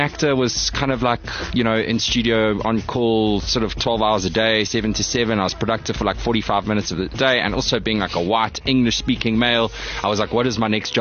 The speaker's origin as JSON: {"language": "English", "town": "Durban", "region": "KwaZulu-Natal", "country": "South Africa", "tie": "born or raised there", "lives_now": "Johannesburg, South Africa", "said": "I born and bred in Durban. I moved up to Joburg"}